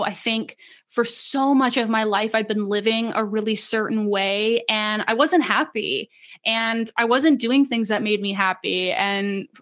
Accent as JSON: {"language": "English", "region": "Ontario", "country": "Canada", "tie": "born or raised there", "said": "I just turned 25, little midlife crisis 2 weeks ago. And I am from Canada, specifically Ontario."}